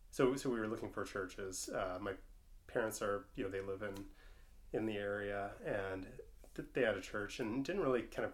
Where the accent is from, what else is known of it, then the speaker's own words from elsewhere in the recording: Seattle, Washington, United States; So I was born and raised in Seattle, went to college, you know, in Bellingham